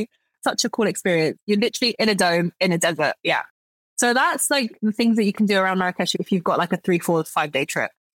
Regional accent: United Kingdom; it's like, well, yeah, I'm British. And that gives you a different status in different parts of the world. So in the US, I'm British.

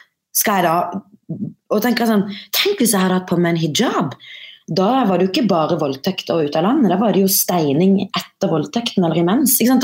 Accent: Kristiansand, Agder, Norway; Ja, jeg har vokst opp i Kristiansand, Marie, men jeg har vokst opp i det som da var landets største nynazistrede.

